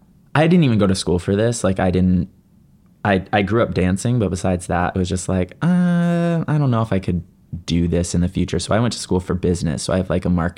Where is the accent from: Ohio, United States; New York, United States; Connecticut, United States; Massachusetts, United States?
Connecticut, United States; I'm from Connecticut. I don't think I said that. So it's not that far.